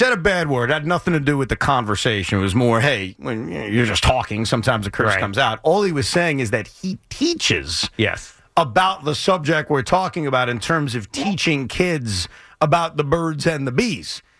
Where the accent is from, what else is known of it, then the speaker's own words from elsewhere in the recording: Long Island, New York, United States; But this guy, Tommy's from Long Island. I'm from Long Island.